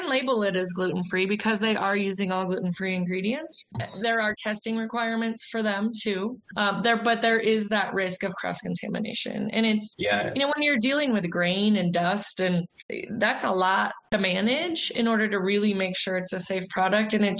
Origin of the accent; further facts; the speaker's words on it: Colorado, United States; So I am from Colorado, born and raised here, and ended up working at Coors primarily in logistics.